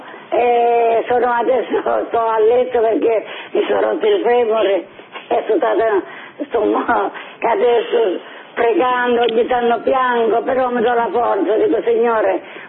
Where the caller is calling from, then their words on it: Rome, Lazio, Italy; Senti, che sono da Roma, una signora anziana.